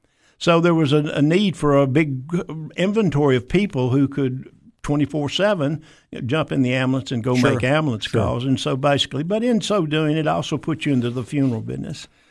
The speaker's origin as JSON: {"language": "English", "town": "Donelson", "region": "Tennessee", "country": "United States", "tie": "born or raised there", "said": "But sixth grade, we came back to Tennessee, and I've ended up growing up in Donelson, went to Donelson High School"}